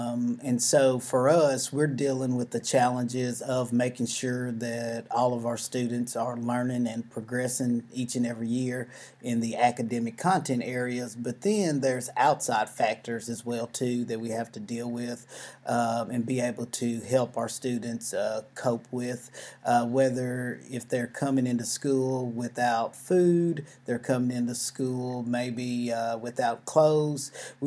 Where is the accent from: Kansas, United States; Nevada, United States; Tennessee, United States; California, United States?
Tennessee, United States; Gallatin; now in Hendersonville, United States; I'm originally from Gallatin, Tennessee. I currently reside in Hendersonville, Tennessee.